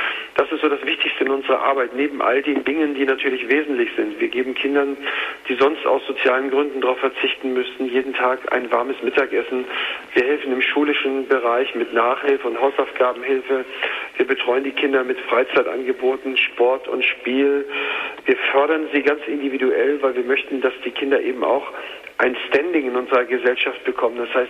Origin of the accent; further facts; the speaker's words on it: Hamburg, Germany; als 15-Jähriger lernte ich in meiner Heimatstadt Hamburg auf St. Pauli die Halsarmee kennen